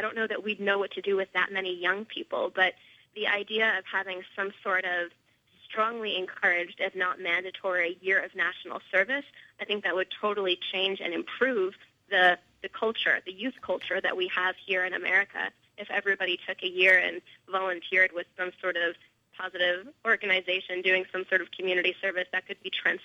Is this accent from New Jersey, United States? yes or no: yes; New Jersey, United States; I was raised in the Northeast in New Jersey. I studied at Johns Hopkins in Baltimore, lived in Israel for a few years, and then New York City for 2 years